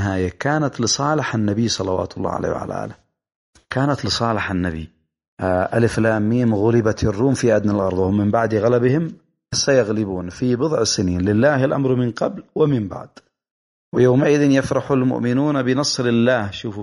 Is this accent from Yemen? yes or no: yes; Yemen; إحنا كشعب يمني أنصار لرسول الله صلوات الله عليه وعلى آله